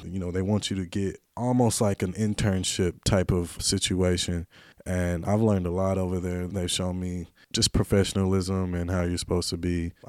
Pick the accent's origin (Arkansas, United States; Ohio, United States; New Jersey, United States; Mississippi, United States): Arkansas, United States; Hot Springs; I grew up here. You're talking to a born and raised native of Hot Springs, Arkansas.